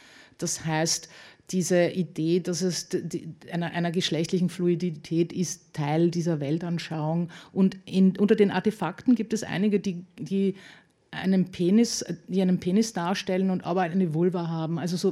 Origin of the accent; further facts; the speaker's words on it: Austria; so als Österreicherin habe ich mir die Frau von Willendorf als Angelpunkt gegönnt